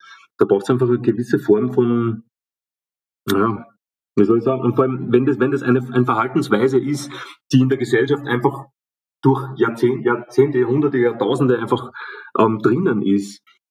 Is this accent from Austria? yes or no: yes; Austria; Wenn man schaut, dass auch in Deutschland oder aus Österreich, wo ich herkomme